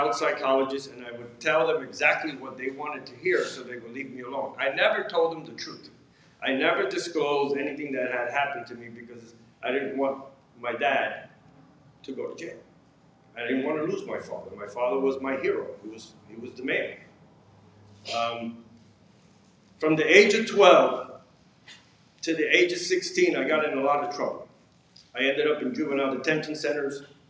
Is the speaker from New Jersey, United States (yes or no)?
yes; Hoboken, New Jersey, United States; also born or lived in Puerto Rico; I was born in the Caribbean. I was born on a little island in Puerto Rico. And my parents moved to New Jersey when I was, I think I was 1 or 2 years old.